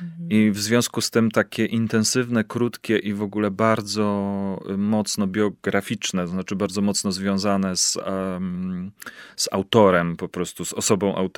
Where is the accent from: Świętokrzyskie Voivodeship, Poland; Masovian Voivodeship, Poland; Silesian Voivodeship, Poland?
Świętokrzyskie Voivodeship, Poland; Kielce; Tak, urodziłem się w Kielcach i wychowywałem się w Kielcach